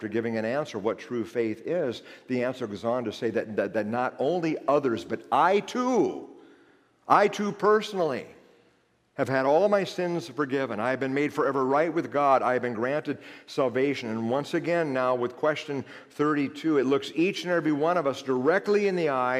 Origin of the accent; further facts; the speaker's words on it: Iowa, United States; And I would look at them and say, I'm from Iowa. I'm not even an Iowa fan.